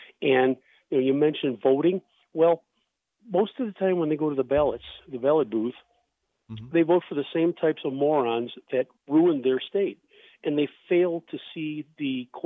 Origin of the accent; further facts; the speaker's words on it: Illinois, United States; also born or lived in California; and I'm from Illinois. Moved to California for 10 miserable years, and then I came here and I found paradise.